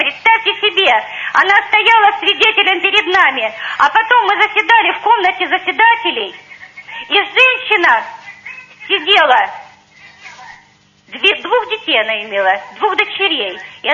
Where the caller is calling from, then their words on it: Sochi, Krasnodar Krai, Russia; Да, я вас слышу, я звоню из Сочи.